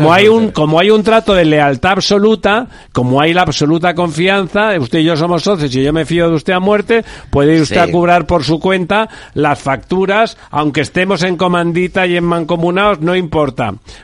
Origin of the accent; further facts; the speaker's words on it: Catalonia, Spain; yo soy catalán, o sea que lo digo, es verdad.